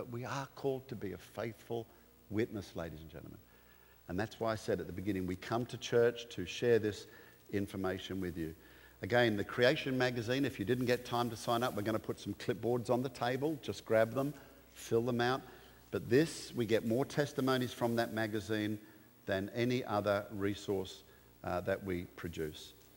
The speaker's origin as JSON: {"language": "English", "country": "Australia", "said": "So I'm from Australia originally."}